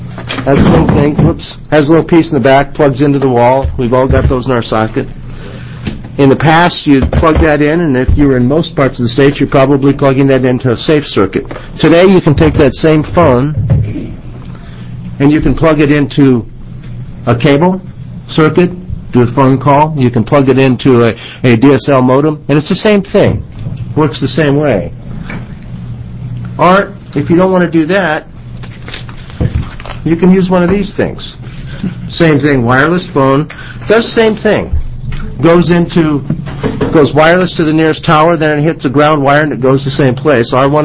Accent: Midwest, United States; This is the old telephone, and I grew up in the Midwest

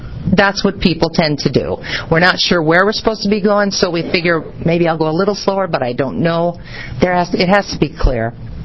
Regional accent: Salem, United States; That's what you were going to say, I'm sure.

